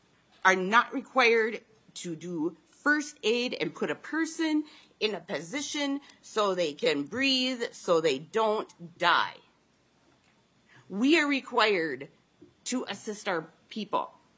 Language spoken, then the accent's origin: English; Minnesota, United States; I come from Mille Lacs County.